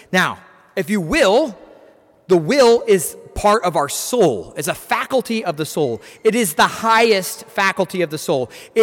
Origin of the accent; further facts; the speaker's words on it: Wichita, Kansas, United States; I'm from Wichita, I'm from Kansas, I'm from St. Peter's.